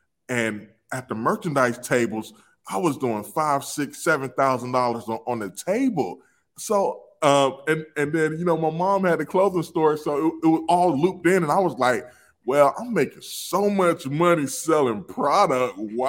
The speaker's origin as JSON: {"language": "English", "region": "North Carolina", "country": "United States", "tie": "born or raised there", "said": "Raised, born and raised in North Carolina."}